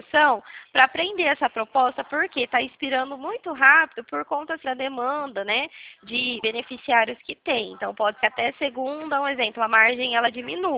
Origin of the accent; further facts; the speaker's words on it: Dracena, São Paulo, Brazil; Eu sou aqui de Dracena, região de Prudente.